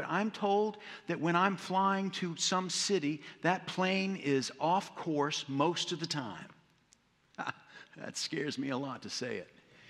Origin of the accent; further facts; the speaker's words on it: Hampton, Virginia, United States; What about my hometown, Hampton, Virginia? Is that my home?